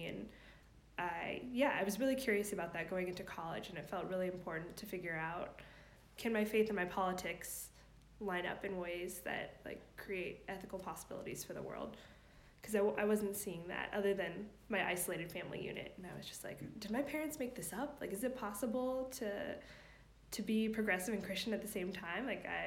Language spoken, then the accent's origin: English; Oregon, United States; also born or lived in California; I grew up in Oregon, but I'm moving back to California where I live for 6 years after college.